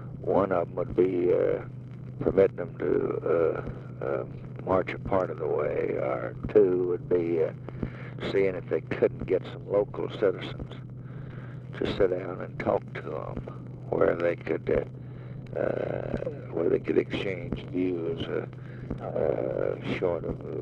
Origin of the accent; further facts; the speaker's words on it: Tennessee, United States; I'm here because I come from Tennessee, and I know the situation.